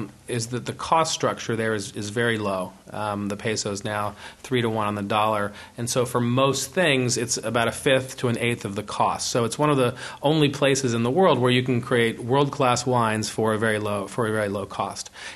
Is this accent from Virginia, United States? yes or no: no; Washington, District of Columbia, United States; also born or lived in Los Angeles; now in Mendoza, Argentina; Home is Mendoza, Argentina now. I'm from Washington, D.C. and lived in L.A. for a while, but I've lived in Mendoza now for 2 years.